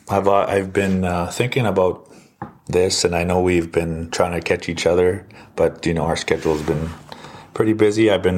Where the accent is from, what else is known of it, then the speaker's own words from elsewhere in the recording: Saddle Lake, Alberta, Canada; now in Edmonton, Canada; I just introduced myself in my Cree language. … I come from Saddle Lake, Alberta. I currently live in Edmonton, Alberta.